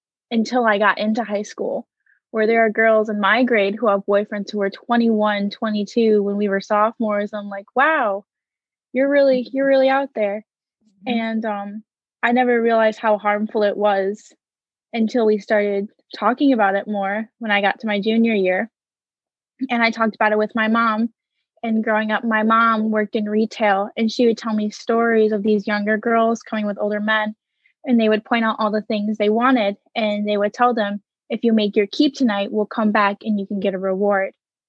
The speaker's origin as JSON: {"language": "English", "town": "Toledo", "region": "Ohio", "country": "United States", "tie": "born or raised there", "said": "Mine's kind of inspired about growing up in Toledo almost. Mm-hmm. I grew up very poor."}